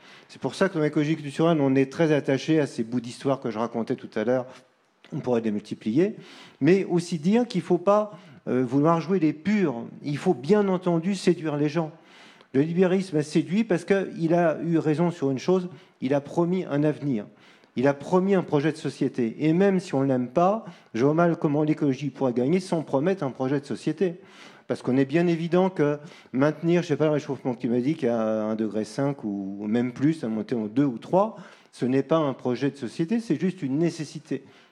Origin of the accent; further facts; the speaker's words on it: Paris, Île-de-France, France; Moi, je suis parisien d'origine, mais j'habite en campagne depuis au moins 20 ans